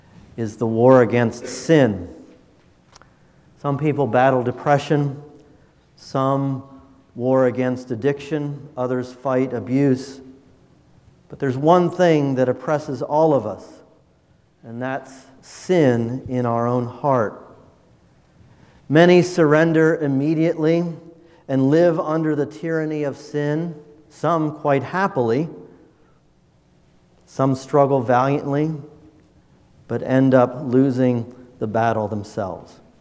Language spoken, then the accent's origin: English; Wisconsin, United States; one of my best friends as a kid growing up in Wisconsin